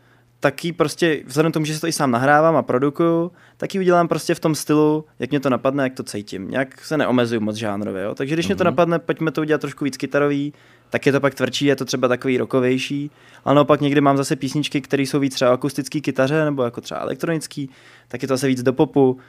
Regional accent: Bohemia, Czechia; A že normálně u nás v Čechách říkáme Janům Honza, prostě Honzo.

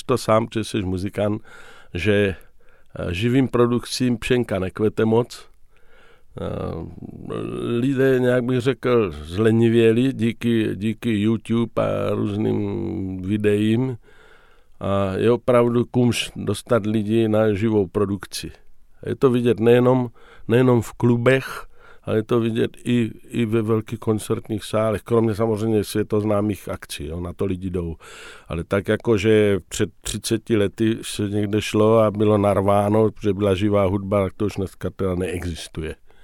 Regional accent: Brno, South Moravian Region, Czechia; Emigraci, když jsme Brňáci spolu mluvili

